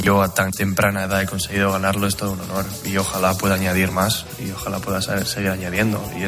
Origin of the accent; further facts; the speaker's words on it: Spain; Y eso hace como español que vengas y de verdad te creas que hay algo especial para españoles, ¿no?